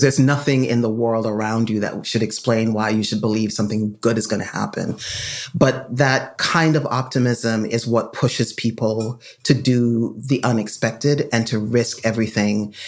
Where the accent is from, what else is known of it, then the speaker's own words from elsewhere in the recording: Jamaica; now in United States; So I grew up in Jamaica, came to the United States.